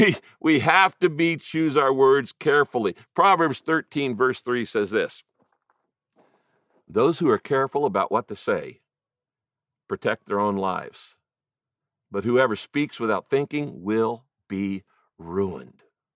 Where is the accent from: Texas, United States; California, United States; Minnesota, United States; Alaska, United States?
California, United States; Redwood Valley; because I grew up in Mendocino County, up by the Redwoods in a little village called Redwood Valley.